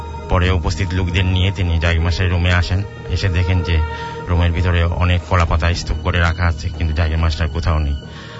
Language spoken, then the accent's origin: Bangla; Sylhet, Sylhet Division, Bangladesh; born there; now in Dhaka, Bangladesh; আমার জন্ম যদিও সিলেট শহরে, আমার বাবার জন্ম গ্রামাঞ্চলে।